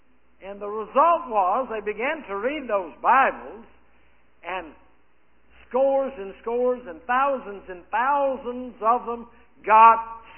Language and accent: English; the South, United States; I'm a Southerner, as far as that goes.